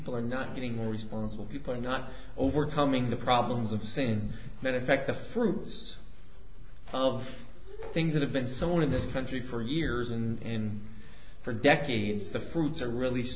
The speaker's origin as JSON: {"language": "English", "region": "Montana", "country": "United States", "said": "You know, we're being from Montana."}